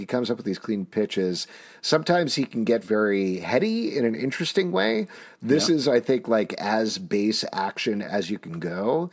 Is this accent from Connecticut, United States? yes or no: no; New York, United States; now in Los Angeles, United States; because I come from New York